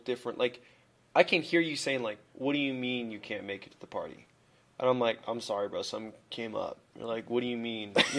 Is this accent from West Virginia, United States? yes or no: no; San Antonio, Texas, United States; My background with … I'm from San Antonio.